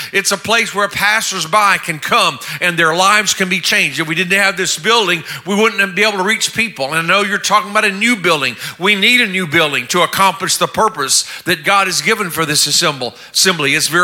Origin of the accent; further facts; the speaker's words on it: South Korea; I grew up in Korea, where my parents were missionaries many years ago.